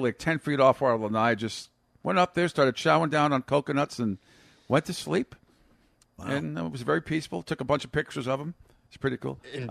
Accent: New England, United States; There are plenty of ponds that I grew up around in New England and got invited to.

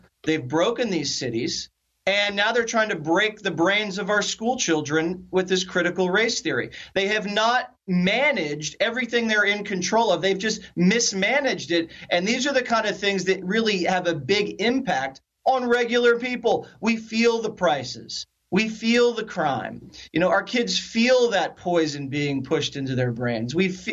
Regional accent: Philadelphia, Pennsylvania, United States; And we used to go drive from Philly to Maine, because I grew up in Philly.

